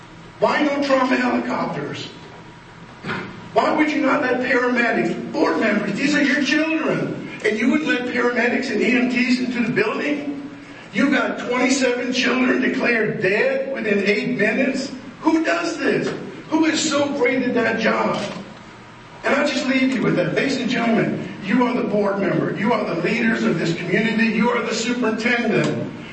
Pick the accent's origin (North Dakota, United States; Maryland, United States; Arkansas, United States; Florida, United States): Florida, United States; Sorrento